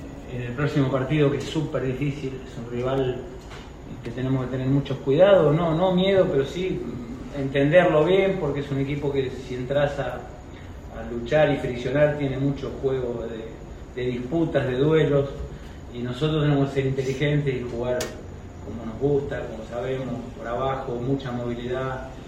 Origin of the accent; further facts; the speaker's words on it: Cafferata, Santa Fe, Argentina; Yo soy de pueblo, si a mí me ponen un día a jugar con Boca, ¿y sabe qué? O con River, y soy de Cafferata